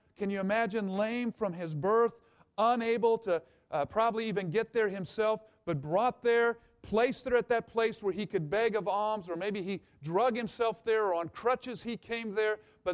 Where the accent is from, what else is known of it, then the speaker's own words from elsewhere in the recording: Kansas City, Missouri, United States; born there; And as I'm back here in the Midwest, and listen, I was born here in the Kansas City area